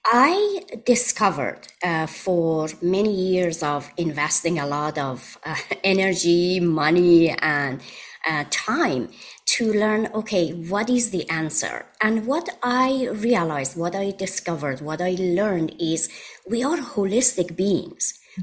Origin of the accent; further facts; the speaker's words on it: Iran; now in United States; As you mentioned, I am originally from Iran and I moved to America about 33 years ago.